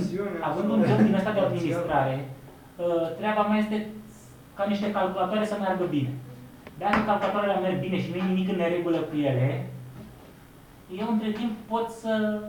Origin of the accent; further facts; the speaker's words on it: Romania; eu sunt din România